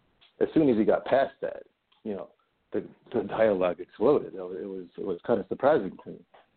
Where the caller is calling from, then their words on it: Cleveland, Ohio, United States; Hey, Scott. … I'm calling from the Cleveland area.